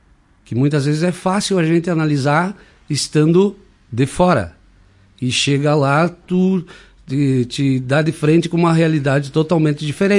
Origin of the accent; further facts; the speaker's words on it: Viamão, Rio Grande do Sul, Brazil; born there; also born or lived in Getúlio Vargas; eu sou natural de Getúlio Vargas. Muito cedo saí de lá, fomos morar com a família em Viamão. E ao final de 94, eu retornei para a região, Erechim